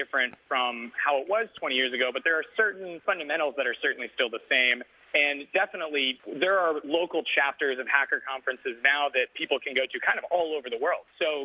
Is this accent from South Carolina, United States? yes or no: yes; Columbia, South Carolina, United States; I'm from Columbia, South Carolina, and there weren't really any hacker jobs at that time.